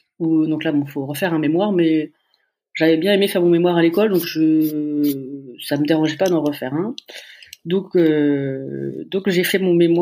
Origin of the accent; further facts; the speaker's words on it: Laval, Pays de la Loire, France; donc je suis rentrée chez moi. Donc, moi je suis de la Mayenne, je suis de Laval.